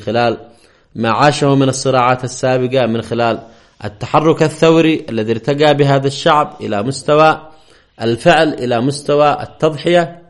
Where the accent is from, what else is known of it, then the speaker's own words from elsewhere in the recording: Yemen; بلدنا اليمن